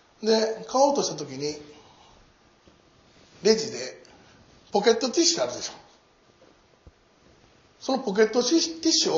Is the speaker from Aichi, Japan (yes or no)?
no; Nara, Japan; now in Fujieda, Japan; 自分の生まれ育った奈良よりも好きなんです。